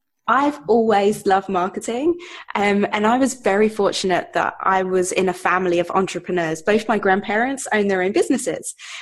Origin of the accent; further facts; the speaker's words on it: United Kingdom; I started off making tea for them, as I'm British, so we drink a lot of tea.